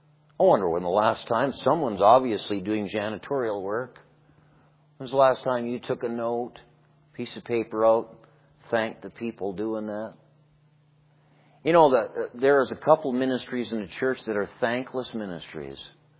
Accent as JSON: {"language": "English", "country": "Canada", "said": "I went to a school in North Carolina. I'm a Canadian. I went to school in North Carolina. God forgave me for that. I went back up to Canada."}